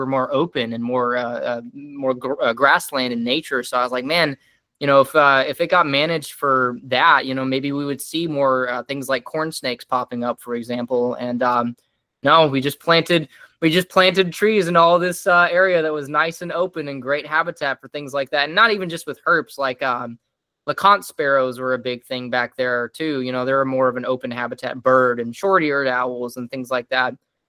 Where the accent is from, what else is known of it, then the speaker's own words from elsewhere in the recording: Memphis, Tennessee, United States; That's actually funny you mentioned that, because, you know, growing up in Memphis, actually